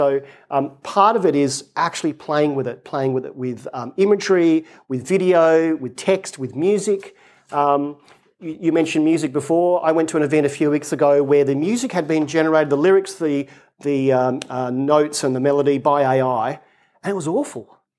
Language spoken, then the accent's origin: English; Australia; Right now in my home country of Australia, there's a Royal Commission into robo-debt.